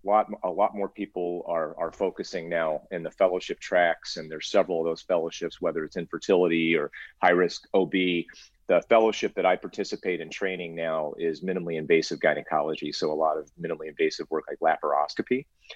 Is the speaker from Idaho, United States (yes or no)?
no; Cincinnati, Ohio, United States; moved away as an adult; now in California, United States; Then I was back in my hometown, Cincinnati, for med school. Right around that time, I decided it was time to move out west.